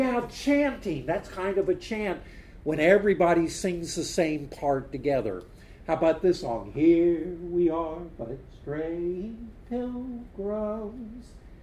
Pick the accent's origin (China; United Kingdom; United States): United States; Illinois; I made sure that I spent a part of a day in Springfield, the capital of my home state